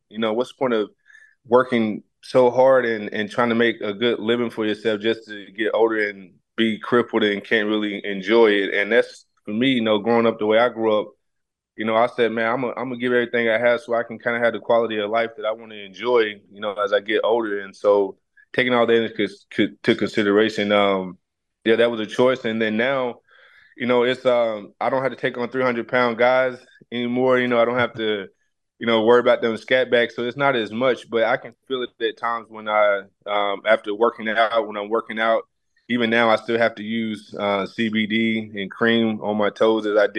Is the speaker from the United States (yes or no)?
yes; Tennessee, United States; growing up in Tennessee, you know, I grew up early on.